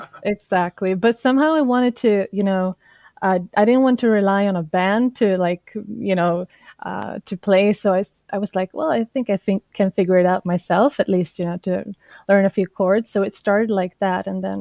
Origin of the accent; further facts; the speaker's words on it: Sweden; Well, so I was born and raised in Sweden, but my father is from Georgia. My mother is Swedish.